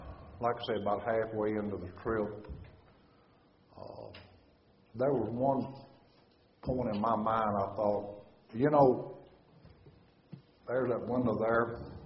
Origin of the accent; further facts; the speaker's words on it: Southern United States, United States; because I'm from the South and I talk like I do, and I live in flyover country